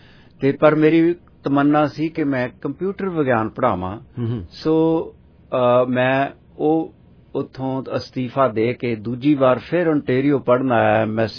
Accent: Chak Bhaika, Punjab, India; ਉਹ ਸਾਡੇ ਪਿੰਡ ਚੱਕ ਭਾਈਕਾ ਉਨ੍ਹਾਂ ਦੇ ਹਲਕੇ ਚ ਆਉਂਦਾ ਸੀ

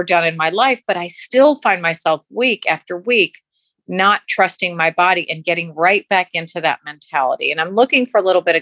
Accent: Phoenix, Arizona, United States; I'm from Phoenix and I just landed in Chicago in my hotel room.

